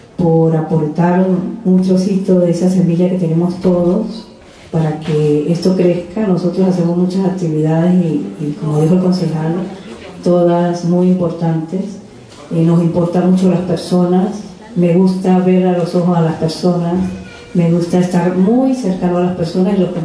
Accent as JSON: {"language": "Spanish", "country": "Venezuela", "said": "Y ya en mi país también, que es Venezuela"}